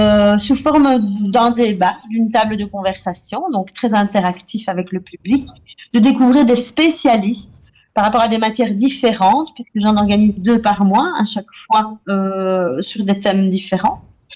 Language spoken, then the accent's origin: French; Liège, Wallonia, Belgium; now in Spain; Moi, je suis liégeoise d'origine, mais je vis en Andalousie depuis 7 ans. Mmh. Donc, ça fait 7 ans que je vis là-bas, dans le sud de l'Espagne, dans une réserve naturelle qui s'appelle Cabo de Gata, entre Almeria et Malaga.